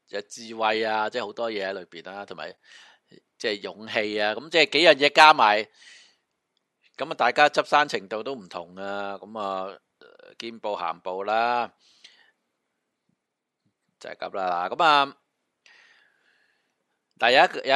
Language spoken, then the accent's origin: Cantonese; Hong Kong; 你恰鸠我哋香港人，你又叻，系咪先？